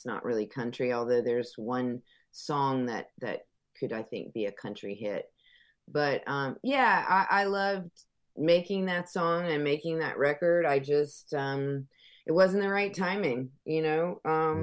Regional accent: United States; now in Tennessee, United States; So, you know, there's that London gray, and I'm originally from Florida, Georgia.

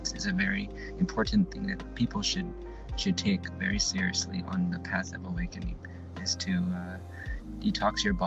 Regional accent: United States; I'm just picking on America because I'm American, okay?

